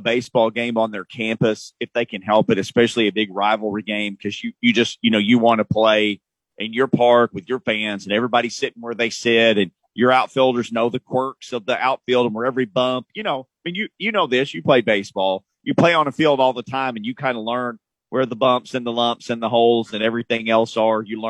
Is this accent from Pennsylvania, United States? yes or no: no; Arkansas, United States; And I grew up in Arkansas. I know those crazy Razorback fans.